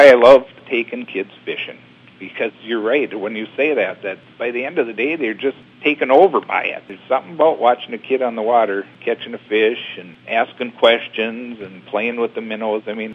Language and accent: English; Princeton, Minnesota, United States; I grew up in Princeton, Minnesota. You know, that's back when you could just take off and ride your bikes wherever, you know.